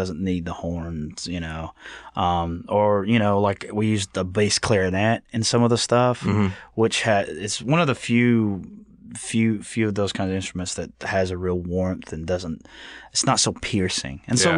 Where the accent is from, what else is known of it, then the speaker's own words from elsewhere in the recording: Birmingham, Alabama, United States; born and raised in Birmingham. Never lived anywhere different at this point.